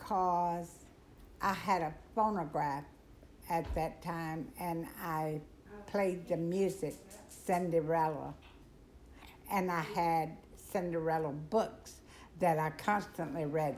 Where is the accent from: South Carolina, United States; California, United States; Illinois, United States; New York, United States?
South Carolina, United States; I grew up in South Carolina. I lived on a plantation farm.